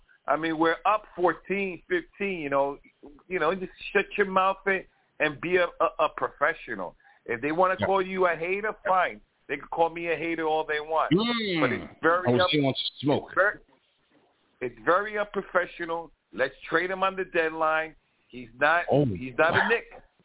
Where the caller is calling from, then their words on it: Puerto Rico; from Puerto Rico, fellas.